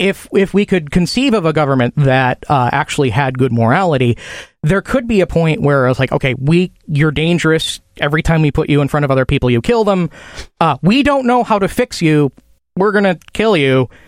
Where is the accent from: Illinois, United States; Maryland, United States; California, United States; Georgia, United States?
Illinois, United States; I'm from Illinois, and while I was growing up, these things called DNA evidence and DNA tests started happening